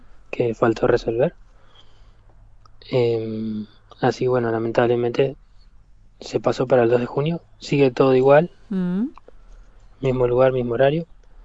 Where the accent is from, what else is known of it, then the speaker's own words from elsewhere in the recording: Tierra del Fuego, Argentina; born there; los nativos de Tierra del Fuego, donde yo nací.